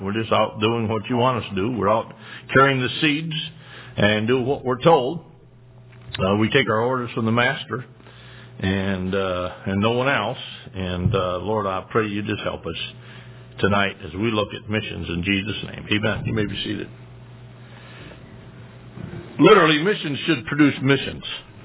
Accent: United States; it's always nice to know that I am an American citizen

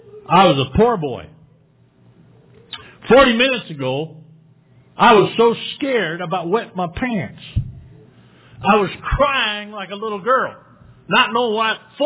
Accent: Michigan, United States; This is Minnesota. I'm from Michigan, and I'm supposed to go to college and play football

